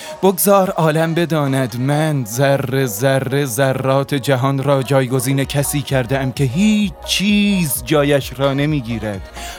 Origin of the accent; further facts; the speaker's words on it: Iran; کلا ما ایرانیام دنبال حاشیه ایم همیشه،